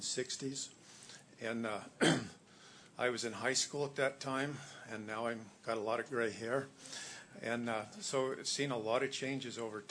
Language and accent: English; Sheridan, Wyoming, United States; from Sheridan, and a member of the Rob Ledford, or the Rob Creek Grazing Association.